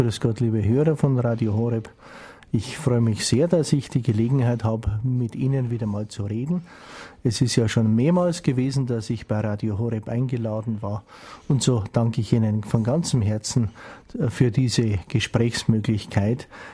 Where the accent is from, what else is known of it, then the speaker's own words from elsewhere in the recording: Germany; now in South Africa; Deutschland ist natürlich meine Heimat, aber zu Hause bin ich jetzt in Südafrika.